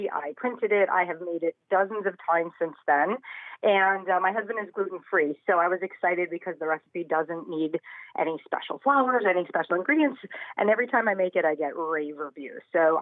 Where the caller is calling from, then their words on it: Portland, Oregon, United States; I am calling from Portland, Oregon.